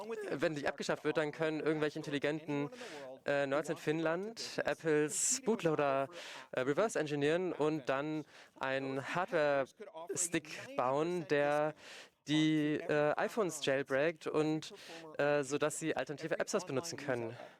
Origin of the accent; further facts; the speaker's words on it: Canada; German is a second language; Und wie alle guten Amerikaner bin ich Kanadier.